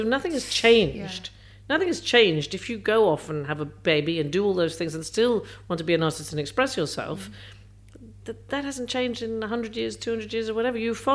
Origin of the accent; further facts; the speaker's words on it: New York, United States; In New York. Well, most of my childhood was in New York